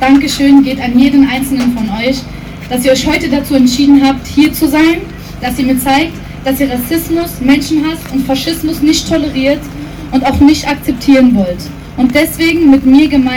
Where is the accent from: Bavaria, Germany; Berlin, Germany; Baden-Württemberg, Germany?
Berlin, Germany; born there; Ich bin 17 Jahre alt, gebürtige Berlinerin